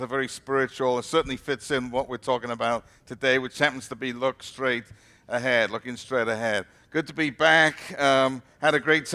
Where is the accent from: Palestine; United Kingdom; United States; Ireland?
United Kingdom; Wales; When I was a kid, I grew up in Wales, and therefore I was very nostalgic.